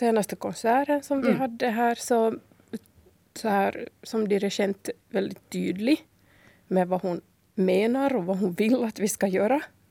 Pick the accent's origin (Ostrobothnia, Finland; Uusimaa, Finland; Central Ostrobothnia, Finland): Uusimaa, Finland; Degerby; now in Ekenäs, Finland; Och sen där hemma i Degerby sjöng jag i kör också i min barndom.